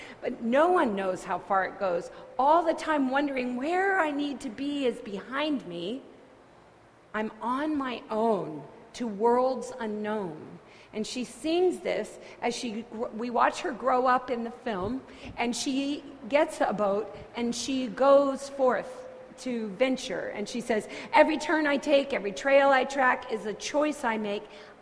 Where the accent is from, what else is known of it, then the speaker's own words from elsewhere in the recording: California, United States; we're from California, we've been through a drought